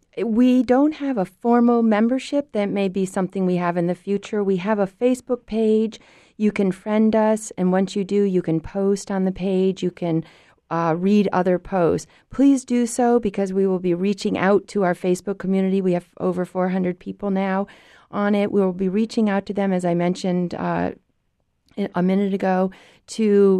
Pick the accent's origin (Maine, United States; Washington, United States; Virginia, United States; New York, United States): Maine, United States; Freeport; So please, whoever you are from Freeport, I'm from Freeport, call me.